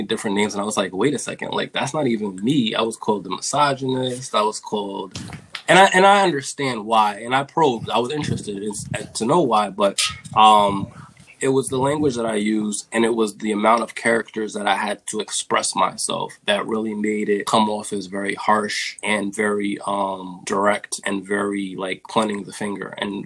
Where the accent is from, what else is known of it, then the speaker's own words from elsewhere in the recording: New York, United States; I thought that success meant, especially growing up in New York, I thought that success meant when I became an adult that I would have Section 8